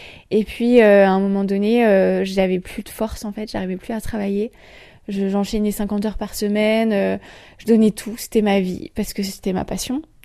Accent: Grand Est, France; also born or lived in Strasbourg; je viens de la campagne alsacienne, alors je suis née à Strasbourg mais j'ai grandi dans la campagne alsacienne

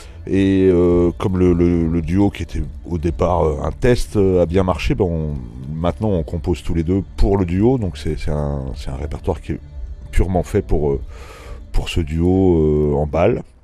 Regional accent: Bourgogne-Franche-Comté, France; now in Grenoble, France; j'habite entre Lyon et Grenoble. J'ai déménagé à Grenoble dans les années 90, mais je viens du Morvan, donc en Bourgogne, une région voilà, où il y a une culture populaire encore très vivante.

